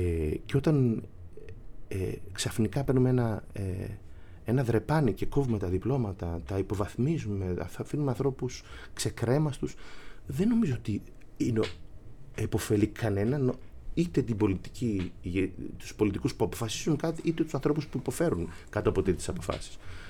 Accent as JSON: {"language": "Greek", "country": "Greece", "lives_now": "Germany", "said": "Λέω, είμαι από την Ελλάδα."}